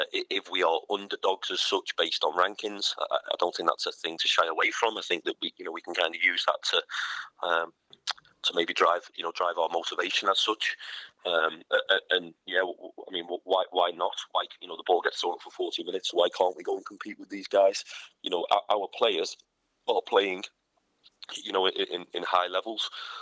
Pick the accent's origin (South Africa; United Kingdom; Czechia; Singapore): United Kingdom; as a British head coach who's, you know, 35 years old